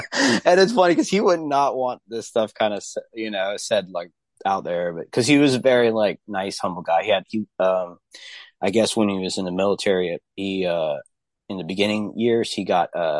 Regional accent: Philippines; I got to stop and explain to people, no, I'm actually Filipino. I'm Asian

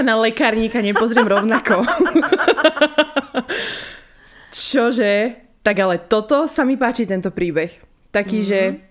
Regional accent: eastern Slovakia, Slovakia; lebo u nás na východe 55-ročné ženy ako...

